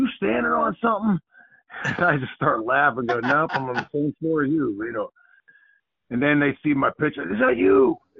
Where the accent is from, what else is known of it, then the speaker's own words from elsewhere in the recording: Bellevue, Pennsylvania, United States; I grew up in Bellevue, which is just south of North Hills